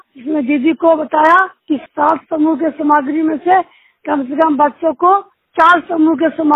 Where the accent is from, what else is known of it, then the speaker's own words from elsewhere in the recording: Bhatbigha, Bihar, India; जिला नालंदा, प्रखंड हिलसा, पंचायत जिनियार। मैं तिगारा समूह को देख रेख करती हूँ और मेरा गांव का नाम भटबीघा है।